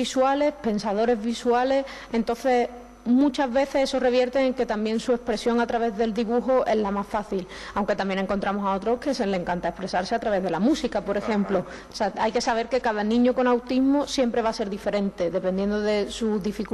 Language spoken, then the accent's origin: Spanish; Cádiz, Andalusia, Spain; now in Madrid, Spain; Bueno, yo soy de Cádiz